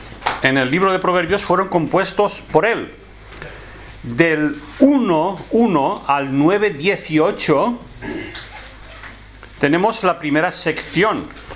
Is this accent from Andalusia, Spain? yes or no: no; Elche, Valencian Community, Spain; Cuando tenía un añito de edad, nos fuimos para Elche y ya, pues, como si fuera de Elche, ¿no? Soy ilicitano. Y entonces, pues, porque soy de Elche, parlo valencià, pero el valencià y el catalán es muy diferente